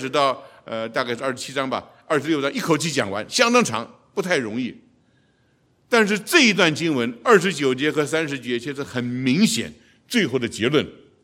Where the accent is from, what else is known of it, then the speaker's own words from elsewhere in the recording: China; 你今天走过路，我们中国人讲的嘛，水过无痕呢